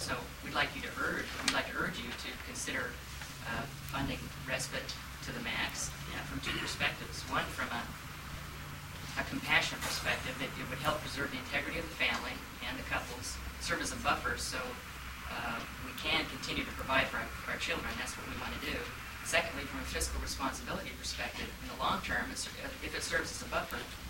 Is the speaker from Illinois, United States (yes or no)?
no; Kenai, Alaska, United States; also born or lived in Anchorage; I'm from Anchorage. I was originally from Kenai, but we emigrated to Anchorage.